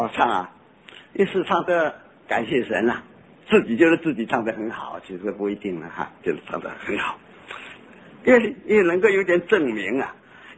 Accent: Fujian, China; 我们福建人唱诗还好

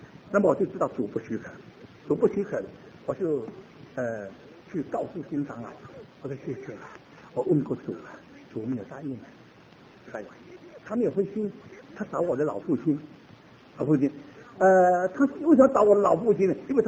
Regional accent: Singapore; 我是新加坡人，我到新加坡，因为我父母在新加坡

